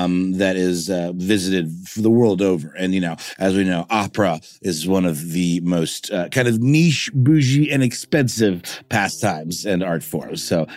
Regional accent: Germany; I was once a small German boy because I grew up in Germany

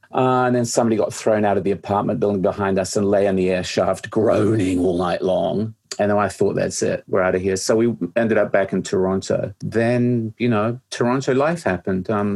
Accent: New Zealand; now in Canada; I never ever thought of myself as Canadian, but I don't know what I think of myself as. But I left New Zealand in 1974, so I always call myself a New Zealander.

